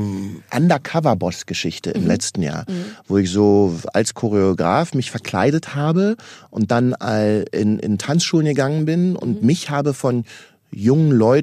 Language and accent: German; Berlin, Germany; weil ich Berliner bin